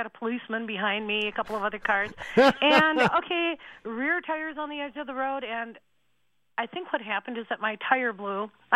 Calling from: Spring Park, Minnesota, United States; I'm calling from Spring Park, Minnesota.

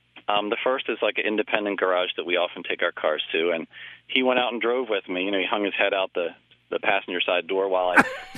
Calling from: Ephrata, Pennsylvania, United States; I'm calling from Ephrata, Pennsylvania.

